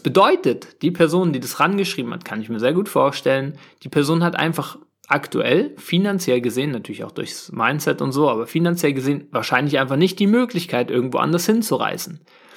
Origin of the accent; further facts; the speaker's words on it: Germany; Und ich war natürlich dort unterwegs als Deutscher, also als Tourist